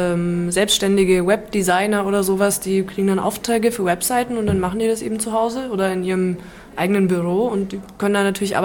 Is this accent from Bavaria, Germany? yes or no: yes; Bavaria, Germany; ich komme ja aus Franken, wo Erlangen ein riesen Siemens-Standort ist